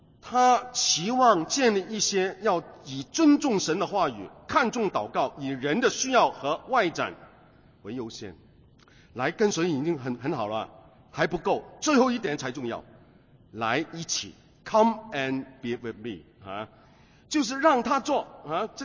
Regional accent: Hong Kong; 我们香港人呢

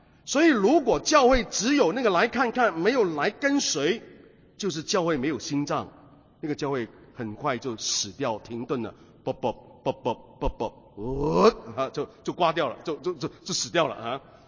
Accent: Hong Kong; 我们香港人呢

